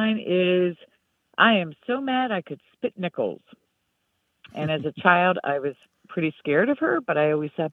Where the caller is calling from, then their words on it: Genoa, New York, United States; I am calling from Genoa, New York.